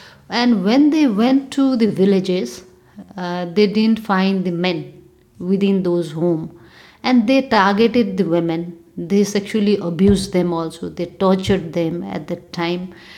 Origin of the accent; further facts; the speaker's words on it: Nepal; I'm from Nepal